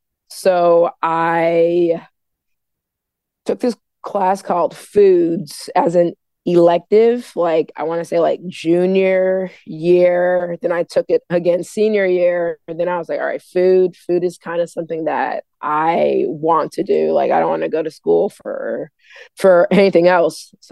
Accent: Accra, Greater Accra, Ghana; born there; Yeah. So I was born in Accra.

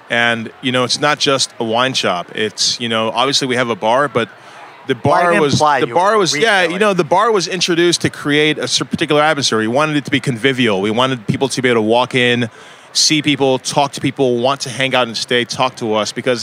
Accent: Huntsville, Alabama, United States; also born or lived in Nigeria; I moved around a good bit growing up. And wonderful background. Thank you to my parents. I was born in Nigeria. Kind of moved to the States when I was about 2 years old. Landed in Alabama, of all places.

